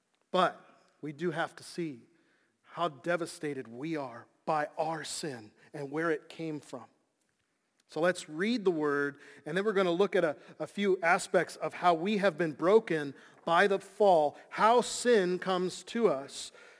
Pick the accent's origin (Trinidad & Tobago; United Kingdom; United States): United Kingdom; Scotland; I'm Scottish. I like to brood over bad things.